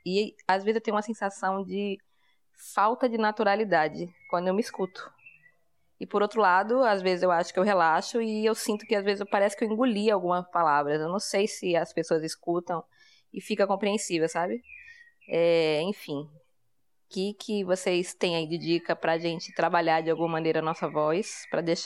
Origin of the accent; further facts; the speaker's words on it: Recife, Pernambuco, Brazil; sou de Recife, sou do podcast Somos Cíntia